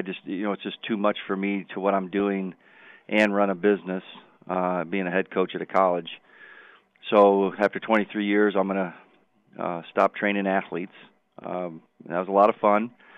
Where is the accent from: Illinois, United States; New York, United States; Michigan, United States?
Illinois, United States; Aurora; And then Aurora University, right here in my hometown, ironically just reached out to me, just out of the blue.